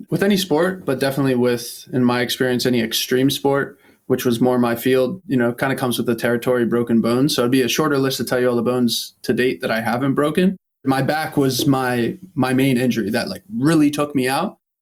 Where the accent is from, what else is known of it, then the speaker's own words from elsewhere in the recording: Pennsylvania, United States; Because I was used to also growing up outside of Philadelphia